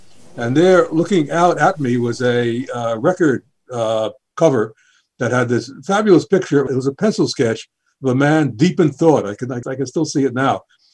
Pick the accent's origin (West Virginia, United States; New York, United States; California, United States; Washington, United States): New York, United States; New York City; When I was growing up in the Bronx, I was very interested in art, both the applied side and drawing, and also I frequented many of the wonderful art museums in New York City.